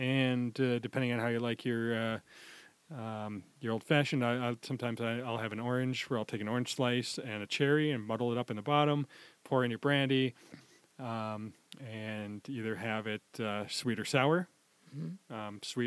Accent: Wisconsin, United States; I like a brandy old-fashioned because I'm from Wisconsin. That's the way we do it here.

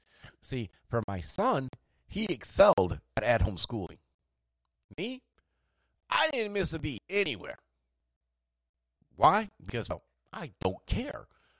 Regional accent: United States; Funny thing about being an American is we're kind of a little rebellious by our very nature.

